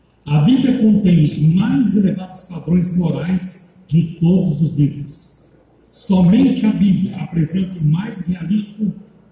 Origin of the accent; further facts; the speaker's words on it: Baltimore, Maryland, United States; minha terra, em Baltimore e Maryland.